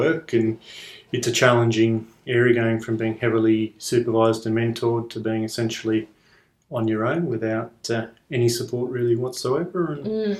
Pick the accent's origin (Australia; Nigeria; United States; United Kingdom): Australia; Sydney, New South Wales; now in Melbourne, Australia; physiotherapist. Yeah, I grew up in Sydney, moved down to Melbourne about 4 years ago to study physio, but I had a bit of a career before that up in Sydney.